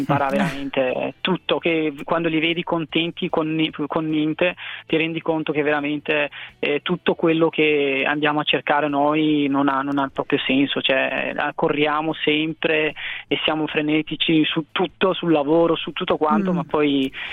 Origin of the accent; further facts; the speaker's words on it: Eritrea; E avevo un'idea di portarmeli in Eritrea, perché comunque essendo il mio paese d'origine